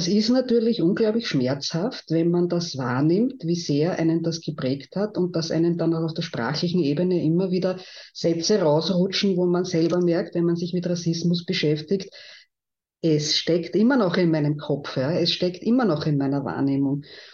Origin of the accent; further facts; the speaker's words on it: Vienna, Austria; Ich bin in Ottakring aufgewachsen. Das war immer schon ein Ausländerbezirk.